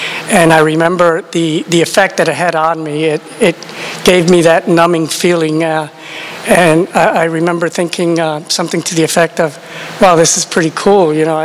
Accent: New York City, New York, United States; At the time, you know, growing up, I grew up in New York City. I don't remember ever hearing about AA. I didn't find out about AA till I was in Florida.

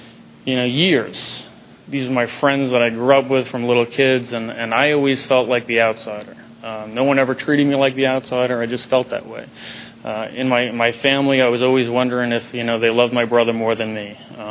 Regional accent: New York, United States; when I grew up in New York, if you can't tell from the accent, came from a good family.

